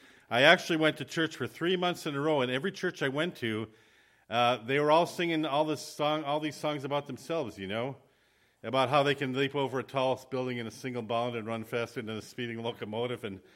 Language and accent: English; Hurley, Wisconsin, United States; also born or lived in Ironwood, Michigan; I grew up in Hurley, Wisconsin, Ironwood, Michigan, if anybody knows where that is, 80 miles up the road.